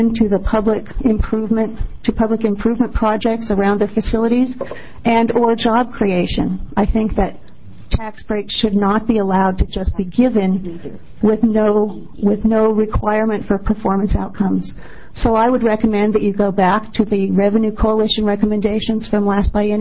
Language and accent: English; Eugene, Oregon, United States; I'm from Eugene.